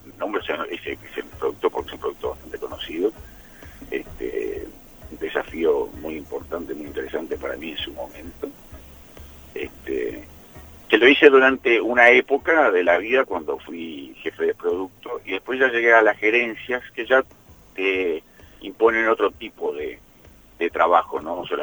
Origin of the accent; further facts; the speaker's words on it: Montevideo, Uruguay; born there; Nacimos en Montevideo, pero la vinculación con el Este para nuestra familia ha sido permanente.